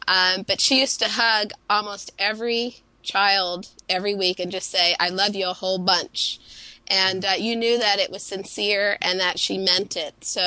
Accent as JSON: {"language": "English", "town": "Brockton", "region": "Massachusetts", "country": "United States", "tie": "born there", "also_born_or_lived": "Nashua / Columbus / Cincinnati / Chillicothe", "said": "Yes, I was born in Brockton, Massachusetts, and from there my parents were transferred to the Salvation Army Church in Nashua, New Hampshire, and from there they were transferred to Columbus, Ohio"}